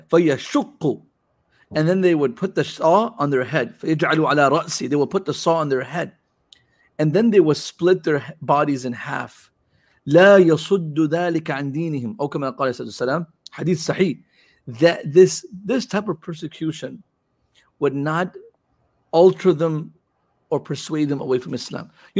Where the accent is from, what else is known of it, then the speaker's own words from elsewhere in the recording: Flint, Michigan, United States; I'm from Flint. I don't know if you know this, but Flint is one of the most dangerous cities.